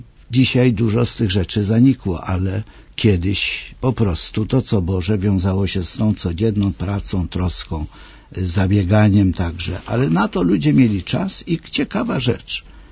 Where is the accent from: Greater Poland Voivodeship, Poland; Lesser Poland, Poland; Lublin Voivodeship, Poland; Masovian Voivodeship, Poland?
Greater Poland Voivodeship, Poland; born there; ja się urodziłem nad jeziorem, które się nazywało Piotrowskie, a żadnego Piotrowa nie było. Ale historycznie było Piotrowo. To była osada leśna i przylegała do jeziora.